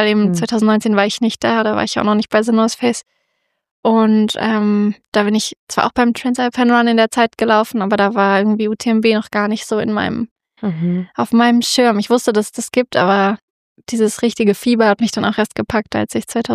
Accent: Duderstadt, Lower Saxony, Germany; Ja, aber wir sind ja in Duderstadt vorbeigelaufen, also in meiner Heimatstadt.

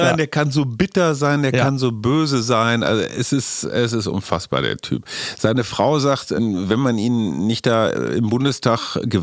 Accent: Berlin, Germany; ich als Berliner

